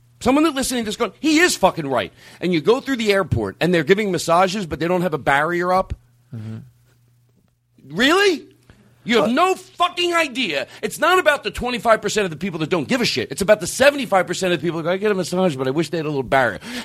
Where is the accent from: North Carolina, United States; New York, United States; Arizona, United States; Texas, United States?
Texas, United States; Dallas; I'm from Dallas. Yeah. Look at me.